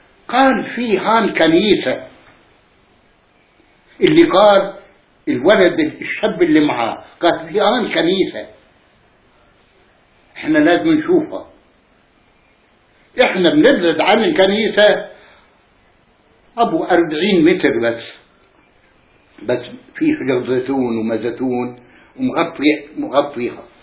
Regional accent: Al-Qabu, Jerusalem, Palestine; قلنا لحنا من القبو من هذا

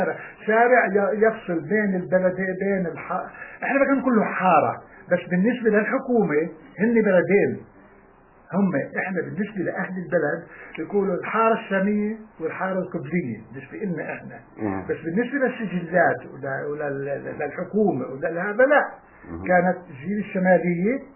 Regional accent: Palestine; now in Venezuela; انا سافرت على فنزويلا قعدت 40 سنة لكن ما بقدر انسى انكر اني انا اصلي فلسطيني وانا عربي

